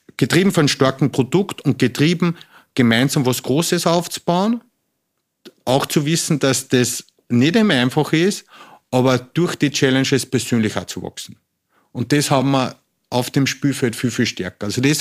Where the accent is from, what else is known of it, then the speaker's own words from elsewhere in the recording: Upper Austria, Austria; bin ein Oberösterreicher Berggeher.